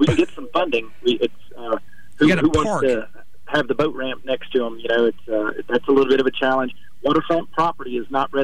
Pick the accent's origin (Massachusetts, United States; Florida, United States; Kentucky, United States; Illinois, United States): Kentucky, United States; born there; now in Alabama, United States; I was born in Kentucky, live in Alabama.